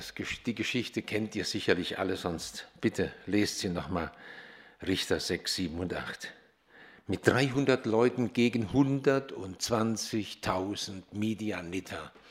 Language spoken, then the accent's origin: German; Rinsdorf, North Rhine-Westphalia, Germany; Ja, ich komme aus Rinsdorf, drei Kinder.